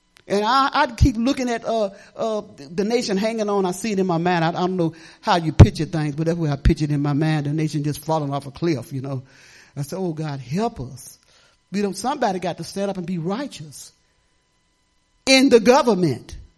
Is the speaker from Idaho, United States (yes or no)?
no; Detroit, Michigan, United States; also born or lived in South; I've lived in the slums of Detroit. I was brought up in Detroit, Michigan, in the slums.